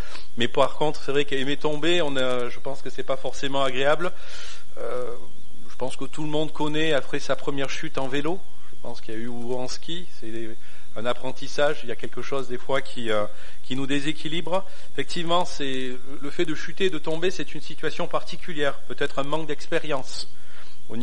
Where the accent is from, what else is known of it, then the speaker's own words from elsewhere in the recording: Gap, Provence-Alpes-Côte d'Azur, France; Je suis originaire des Hautes-Alpes, donc de Gap, l'autre côté des montagnes.